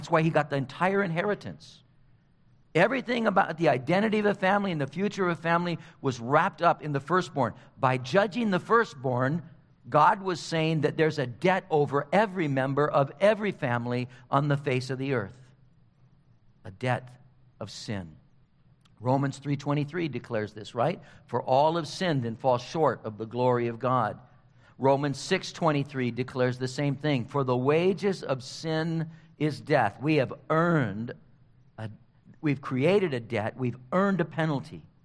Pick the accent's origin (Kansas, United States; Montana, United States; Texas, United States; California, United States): California, United States; I remember guys that picked me up hitchhiking when I was growing up in Orange County